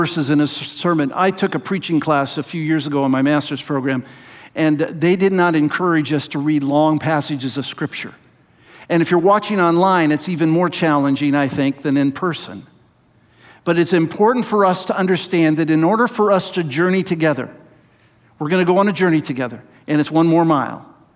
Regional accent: Walla Walla, Washington, United States; born there; But I said … I was born on August 22nd, 1951 in Walla Walla, Washington.

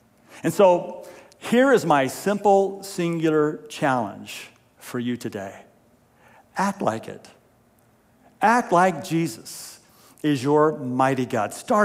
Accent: Cave Junction, Oregon, United States; At least they had that where I grew up in Cave Junction.

